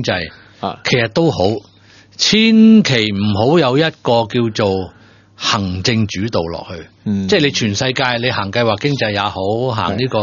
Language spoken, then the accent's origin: Cantonese; China; 即係其實我哋中國人都有幾個好叻嘅